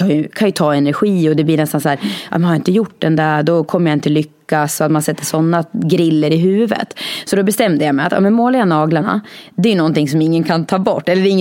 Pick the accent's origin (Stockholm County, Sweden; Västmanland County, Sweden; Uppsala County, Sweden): Västmanland County, Sweden; Norberg; när man spelar fotboll bara hemma i Norberg